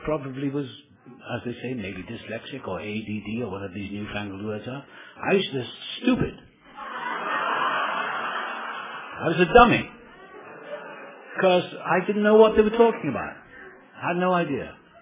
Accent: Wales, United Kingdom; born there; I was born in South Wales.

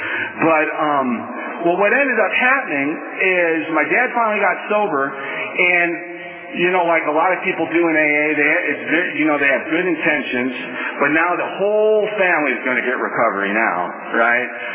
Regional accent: Toledo, Ohio, United States; I'm originally from Toledo, Ohio. It's an industrial town. It's a lot like, in its heyday, it was just like Detroit.

